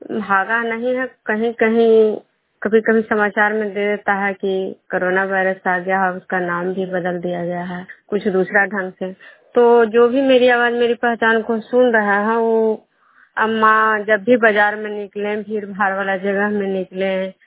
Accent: Vishnupur, Bihar, India

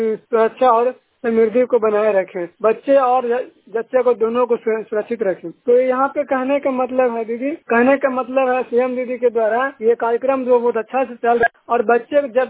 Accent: Bihar, India; और मैं थरथरी ब्लॉक से हूँ, जिला नालंदा।

